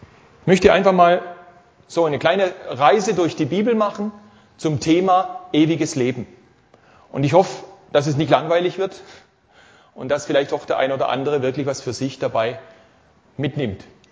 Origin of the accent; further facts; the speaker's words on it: Karlsruhe, Baden-Württemberg, Germany; ich komme aus Karlsruhe, bin dort in der Gemeinde in Karlsruhe schon einige Jahre